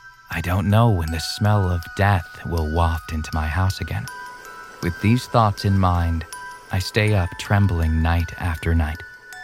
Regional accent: India; I'm from India.

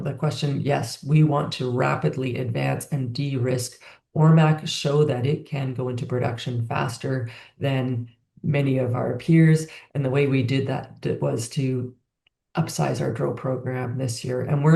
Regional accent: Yukon, Canada; I grew up in the Yukon. It's kind of like the family farm of the North, placer mining.

